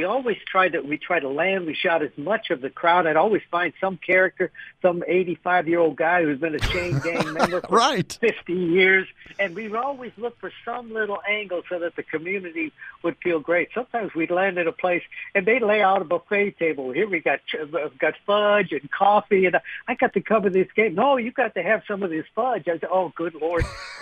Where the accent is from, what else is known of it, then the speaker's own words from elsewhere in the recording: Wisconsin, United States; moved away as an adult; now in Nashville, United States; And I came down here from Wisconsin back in the mid-70s.